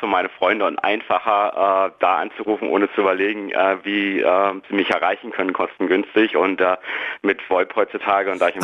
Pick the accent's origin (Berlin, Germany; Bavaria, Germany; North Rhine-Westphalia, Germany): Berlin, Germany; now in Australia; weil ich bin immer in Berlin groß geworden.